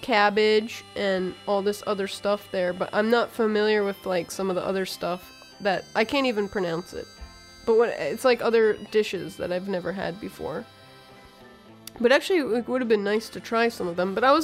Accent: United States; No, but I'm American. Yeah, that's true. Okay, I'm straight up American.

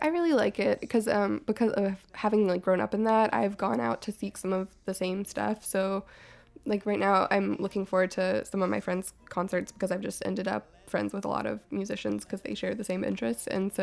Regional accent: Athens, Georgia, United States; But I'm from Athens, and every band is from Athens. All the cool ones.

